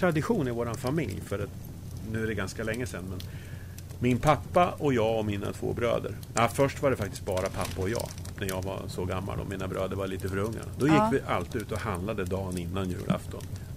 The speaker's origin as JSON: {"language": "Swedish", "town": "Örebro", "region": "Örebro County", "country": "Sweden", "lives_now": "Norrköping, Sweden", "said": "jag är från Örebro, mitt i Sverige. Jag är lite lagom och nu är jag i Norrköping"}